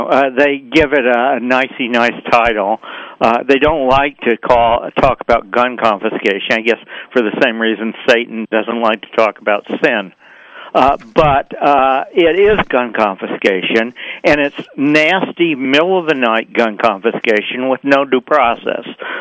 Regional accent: New Hampshire, United States; now in Virginia, United States; I spend half of my time in my home state of New Hampshire and the other half here. And this is my half in Virginia.

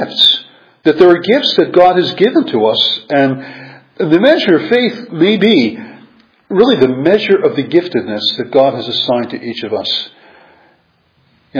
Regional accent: New York, United States; I think when I was growing up in New York, they actually had on WOR a radio show

